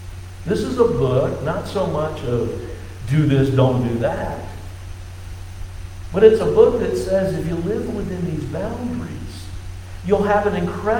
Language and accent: English; Virginia Beach, Virginia, United States; you guys don't think I'm far enough from the South since I grew up in Virginia Beach